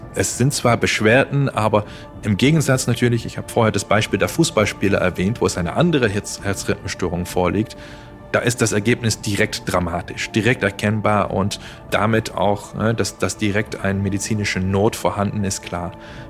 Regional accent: Netherlands; Genau, ich komme aus Holland, habe dort studiert

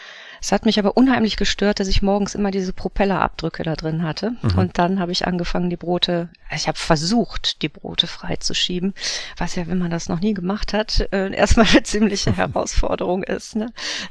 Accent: Wuppertal, North Rhine-Westphalia, Germany; Also ich komme aus Wuppertal.

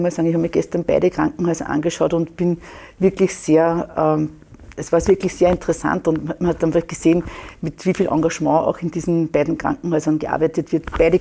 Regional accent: Lower Austria, Austria; Ich bin aus Niederösterreich, Grenzgebiet Oberösterreich

